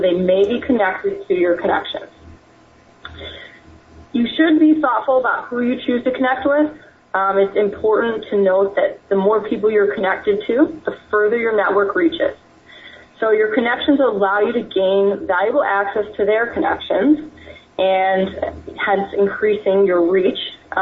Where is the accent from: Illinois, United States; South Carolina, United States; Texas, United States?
Illinois, United States; Chicago; So this person's suggestion was for Chicago, Illinois, my hometown nonetheless.